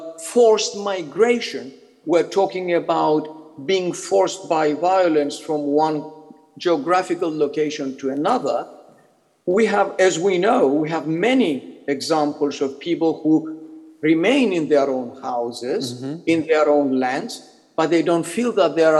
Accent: Cyprus; moved away as an adult; also born or lived in Yugoslavia / South Africa; now in United Kingdom; Well, myself, I'm Greek Cypriot. I was born in Cyprus.

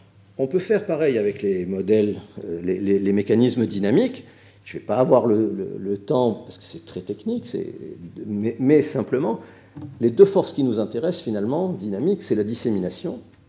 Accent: France; je suis français natif, donc je parle plus vite

